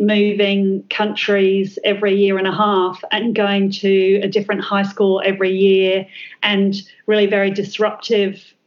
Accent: Bognor Regis, South East England, United Kingdom; so I was born in the UK and spent most of my early days in a little place called Bognor Regis on the south coast of England

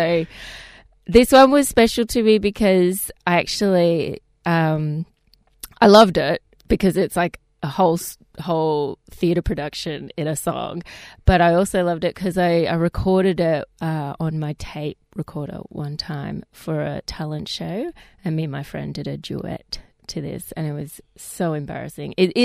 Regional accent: Brisbane, Queensland, Australia; now in Sydney, Australia; No, I didn't. I grew up in Brisbane.

